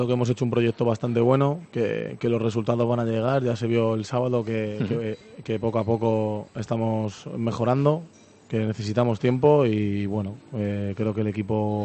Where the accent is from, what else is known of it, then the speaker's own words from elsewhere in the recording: Madrid, Community of Madrid, Spain; soy de Madrid, el centro de Madrid